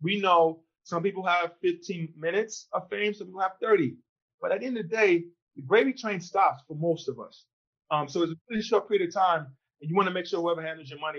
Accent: Nigeria; I'm Nigerian. I'm going back to the roots.

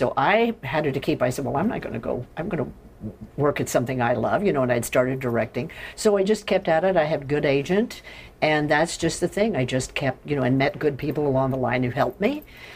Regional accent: Carthage, Indiana, United States; I'm from Indiana.

